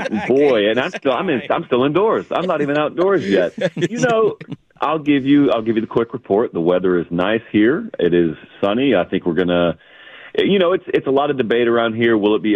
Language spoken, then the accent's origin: English; the South, United States; I thought that even growing up in the South, not knowing any more about the program